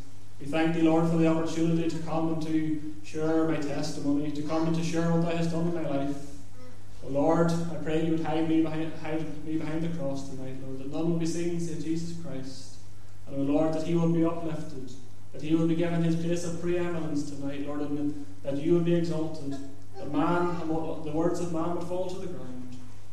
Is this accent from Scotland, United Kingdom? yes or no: no; Lurgan, Northern Ireland, United Kingdom; accent: Northern Irish; also born or lived in Manchester / Liverpool; And maybe you'll know from the accent, I'm from County Armagh, just outside Lurgan. I've lived there most of my life. Grew up in Northern Ireland most of my life, had a few years in Manchester and Liverpool.